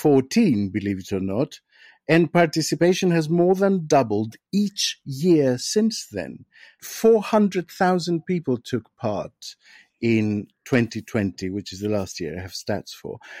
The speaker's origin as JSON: {"language": "English", "country": "Greece", "said": "Listen, babe, I am from Greece."}